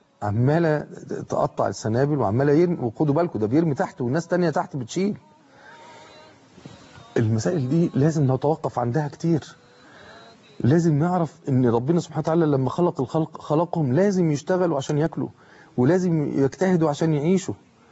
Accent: Egypt; لكن احنا عندنا كل ده ازاي مش قادرين نشتغل ازاي؟

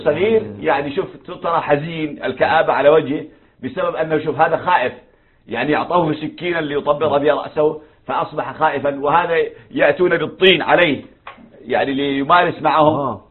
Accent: Yemen; نفس الموضوع عندنا في اليمن

